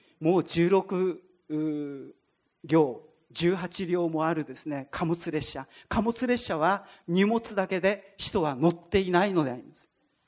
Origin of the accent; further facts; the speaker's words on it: Tochigi, Japan; 私の実家は栃木県のほぼ真ん中あたりにあって、家の周りを、家の前を東北本線が目の前を走っているのであります。